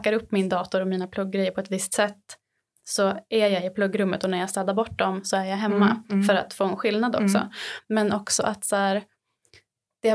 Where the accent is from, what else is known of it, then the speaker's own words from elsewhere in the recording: Dalarna County, Sweden; now in Stockholm, Sweden; jag liksom tog mitt pick och pack och drog hem till Dalarna där jag kommer ifrån